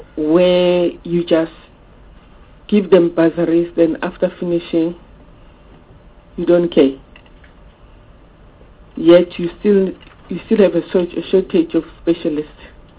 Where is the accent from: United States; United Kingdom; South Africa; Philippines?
South Africa; they have cases that they still owe us as the South African people, citizens, that they must bring back our money